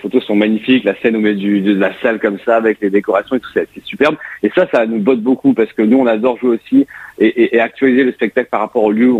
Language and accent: French; North, France; En plus, on est du Nord, donc ça fait toujours du bien de voir un peu le soleil en octobre.